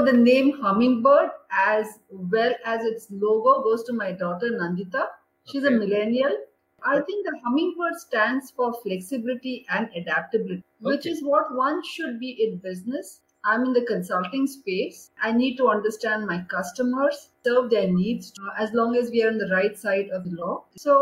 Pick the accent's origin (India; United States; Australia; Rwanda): India; Goa; I grew up in Goa, and where we had a choice of, we had English, we had Hindi, and we had a choice of either Marathi or French.